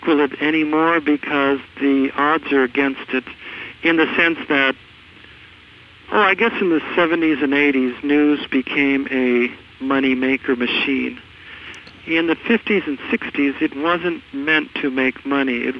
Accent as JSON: {"language": "English", "town": "South San Francisco", "region": "California", "country": "United States", "tie": "born or raised there", "said": "I grew up in South San Francisco as a kid with my father"}